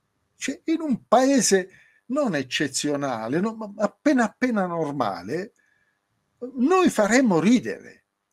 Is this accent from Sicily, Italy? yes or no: no; Matera, Basilicata, Italy; sono di Matera e quell'altro è di Udine